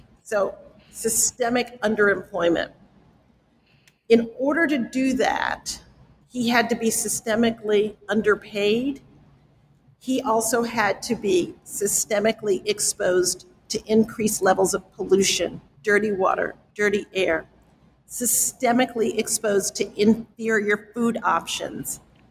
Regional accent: New York City, New York, United States; when I grew up in the South Bronx, my father and my mother worked themselves literally to early deaths to make sure that I would not end up in the South Bronx.

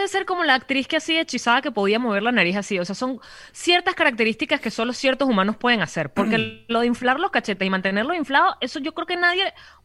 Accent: El Junquito, Capital District, Venezuela; yo crecí en el Junquito porque mi papá tenía una casa ahí y yo iba fin de semana sí, fin de semana no para ese lugar.

